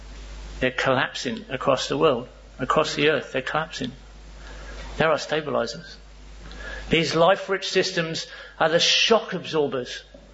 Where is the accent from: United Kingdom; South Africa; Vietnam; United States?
United Kingdom; Bournemouth, South West England; also born or lived in Stoke-on-Trent; It's great to be here presenting in my home country. I was born in Stoke-on-Trent in Staffordshire in 1954. My parents moved to Bournemouth in 1956, where I went to school and grew up fishing the Stour and the Avon and the Hampshire and Dorset coasts.